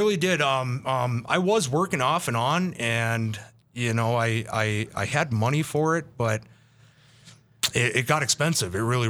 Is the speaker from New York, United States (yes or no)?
no; Bismarck, North Dakota, United States; I'm 33 years old. I grew up in Bismarck, North Dakota here, Bismarck native.